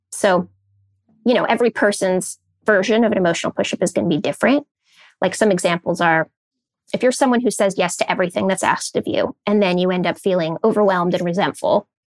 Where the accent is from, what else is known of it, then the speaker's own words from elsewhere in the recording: California, United States; So I grew up in Silicon Valley. I think that was really the heart of it.